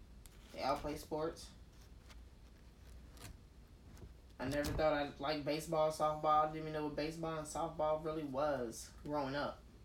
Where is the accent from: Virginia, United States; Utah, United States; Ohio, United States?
Virginia, United States; Norfolk; also born or lived in Louisville, United States; I mean, I liked it. Honestly, I grew up there. I lived in that neighborhood for like 11 years, and I just loved everybody in the neighborhood.